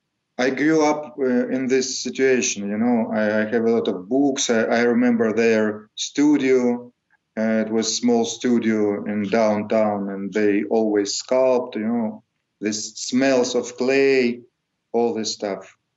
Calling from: Saint Petersburg, Russia; English is a second language; I'm in St. Petersburg, Russia.

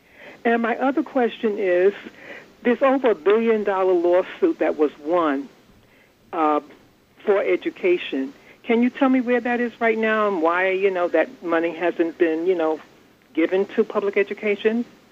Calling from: New York, United States; Manhattan.

